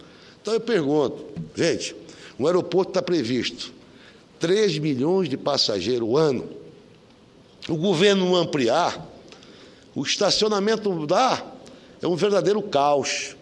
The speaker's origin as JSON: {"language": "Portuguese", "town": "Várzea Grande", "region": "Mato Grosso", "country": "Brazil", "tie": "born or raised there", "said": "Várzea Grande, que é a minha cidade natal, onde tive a primazia de ser prefeito por 3 mandatos"}